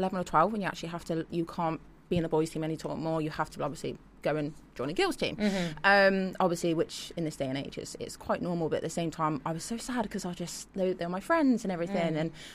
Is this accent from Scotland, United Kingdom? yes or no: no; Worcester, West Midlands, United Kingdom; I stayed in London last night, but I'm from Worcester.